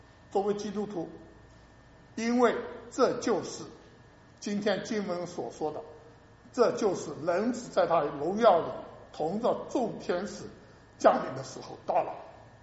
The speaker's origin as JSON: {"language": "Chinese", "country": "China", "said": "虽然作为我是中国人，作为华人，我希望为了我们中国的同胞，我希望自己的国家能够成为一个福音的大国"}